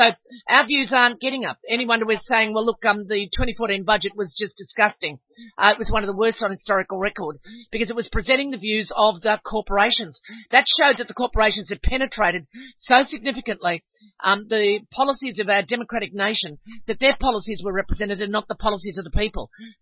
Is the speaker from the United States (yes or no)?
no; Australia; I think, behoves us, as Australian public. We need to make our democracy work and function